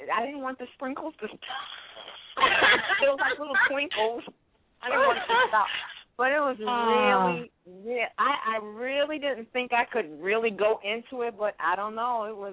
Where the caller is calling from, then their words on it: New York, United States; I'm calling from New York.